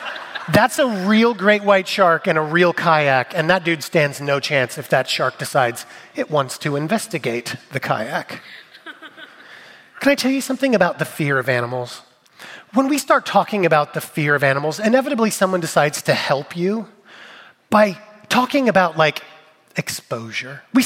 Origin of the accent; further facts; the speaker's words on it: California, United States; I grew up in California, so I was in the pool with an older brother a lot.